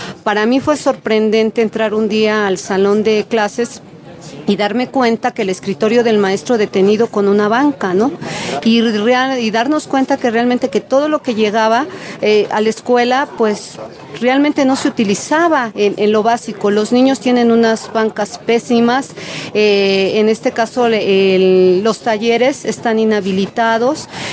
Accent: Iztacalco, Mexico City, Mexico; nosotros venimos de Iztacalco aquí al plantón para apoyar

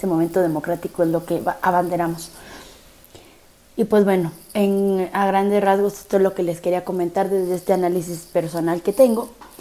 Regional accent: Mexico; Hay que acordarnos que es parte de nuestra cultura, ¿no?, como mexicanos.

